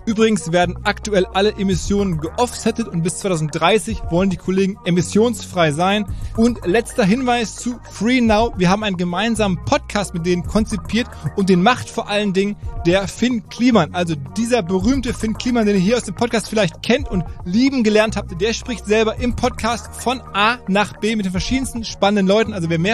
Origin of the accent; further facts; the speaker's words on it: Essen, North Rhine-Westphalia, Germany; meiner Heimatstadt Essen.